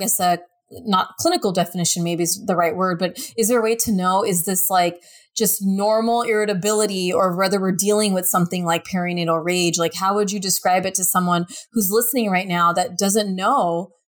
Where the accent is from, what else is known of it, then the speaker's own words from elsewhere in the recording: United States; being an American woman working in America